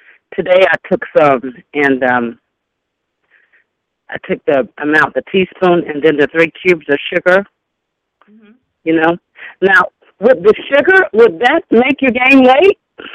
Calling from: South Carolina, United States; I'm calling from South Carolina.

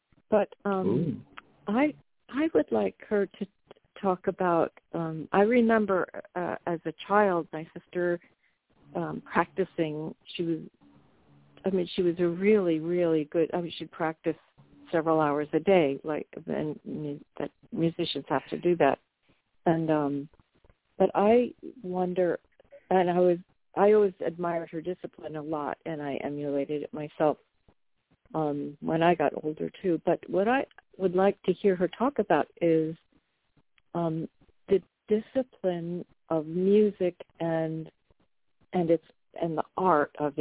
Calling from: Poughkeepsie, New York, United States; I am calling from Poughkeepsie, New York.

